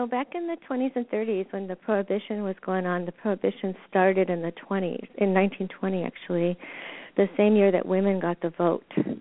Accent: Washington, District of Columbia, United States; Well, I grew up in Washington, D.C., and I had my radio that I got to listen

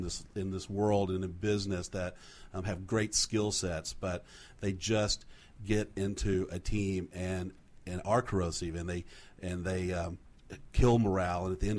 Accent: Allen, Texas, United States; I grew up in a little town called Allen, Texas.

